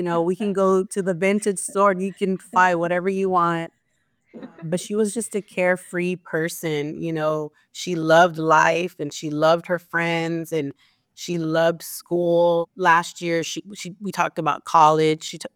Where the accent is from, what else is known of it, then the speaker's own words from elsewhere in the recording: Austin, Texas, United States; I'm from Austin, Texas.